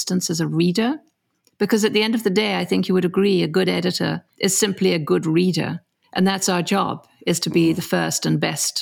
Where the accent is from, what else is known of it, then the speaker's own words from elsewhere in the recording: Istanbul, Turkey; also born or lived in Paris, France / England; I grew up in Istanbul as well. And then to Paris